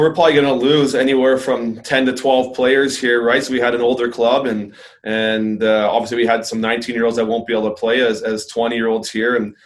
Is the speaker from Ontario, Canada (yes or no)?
yes; Oshawa, Ontario, Canada; I'm from Ontario, right? And kind of born in Oshawa, been basically played my junior in Peterborough, right?